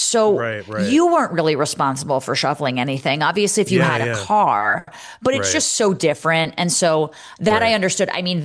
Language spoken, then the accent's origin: English; Northeast, United States; and growing up in the Northeast, like